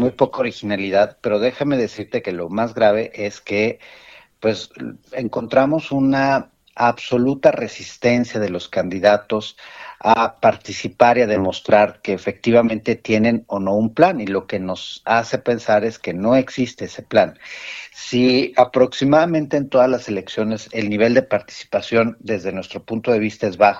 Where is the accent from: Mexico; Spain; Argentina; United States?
Mexico; el gran perdedor somos los mexicanos.